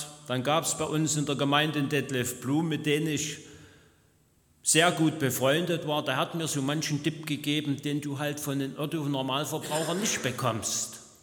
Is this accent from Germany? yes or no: yes; East Germany, Germany; moved away as an adult; Ihr wisst ja von mir, ich komme aus Ostdeutschland.